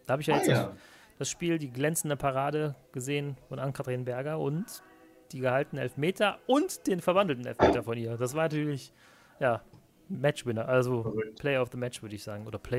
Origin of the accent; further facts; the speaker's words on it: Cologne, North Rhine-Westphalia, Germany; ich komme aus dem Ortsteil von Fortuna Köln, quasi aus Zollstock